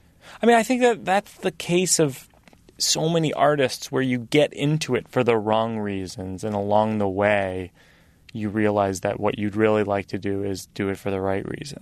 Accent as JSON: {"language": "English", "region": "Massachusetts", "country": "United States", "tie": "born or raised there", "said": "I grew up in Massachusetts where Larry Bird was the hero"}